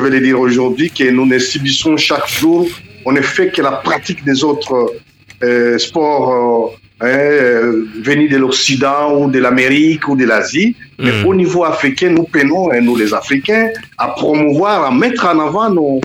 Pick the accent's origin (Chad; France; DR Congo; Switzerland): DR Congo; par exemple chez nous au Congo, nous avons besoin de nous réconcilier avec le Congo profond